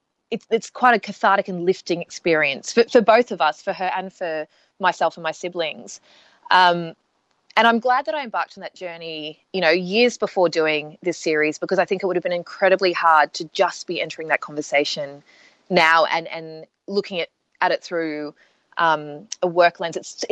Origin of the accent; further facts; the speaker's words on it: Australia; being an Asian Australian woman, you know, growing up in Australia